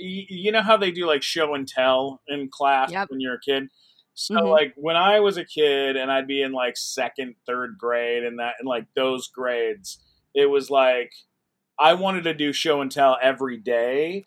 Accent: San Diego, California, United States; you know, as a little kid, you know, growing, I grew up in San Diego.

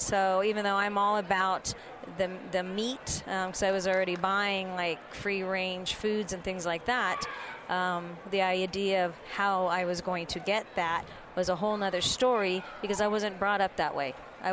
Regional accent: Oakland, California, United States; also born or lived in Santa Cruz Mountains; So actually the Oakland Bay Area.

